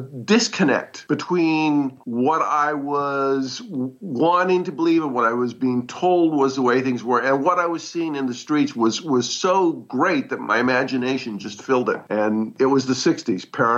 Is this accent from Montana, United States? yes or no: yes; Montana, United States; your favorite place on Earth, Glacier National Park, you go about 60 miles east of there, and you've got my hometown. It was an oil boom and a railroad hometown.